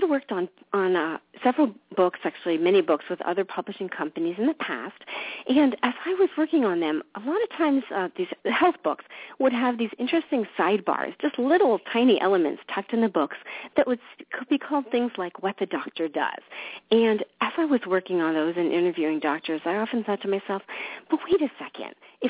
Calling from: Allentown, Pennsylvania, United States; I'm calling you from Allentown, Pennsylvania, which many people might remember is the town that … made famous. It's really not that bad. It's really a nice place.

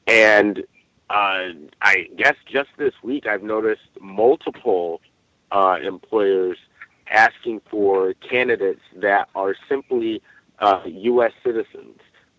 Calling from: Orange County, California, United States; I'm calling in from Orange County, California.

